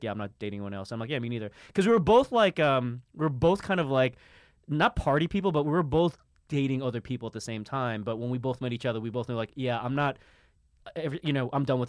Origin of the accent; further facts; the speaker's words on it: Harlem, New York, United States; maybe because I grew up in Harlem